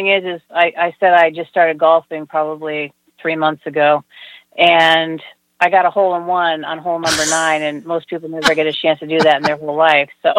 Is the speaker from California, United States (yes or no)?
no; Vermont, United States; Yeah, I grew up in Vermont, so to me, this is a second home.